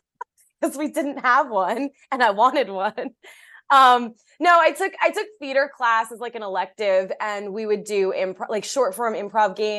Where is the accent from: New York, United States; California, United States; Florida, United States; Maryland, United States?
Maryland, United States; I grew up in Howard County, Maryland.